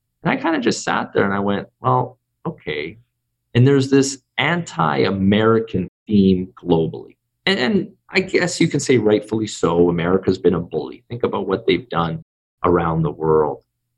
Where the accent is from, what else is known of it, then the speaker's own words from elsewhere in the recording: Canada; I'm Canadian